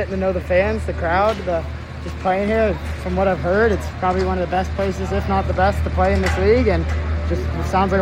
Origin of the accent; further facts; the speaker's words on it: Kingston, Ontario, Canada; I'm from Kingston.